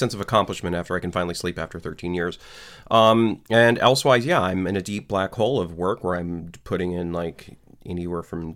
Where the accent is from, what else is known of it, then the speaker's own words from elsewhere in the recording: Florida, United States; born there; So I was born in Florida, and that's where my mom taught college.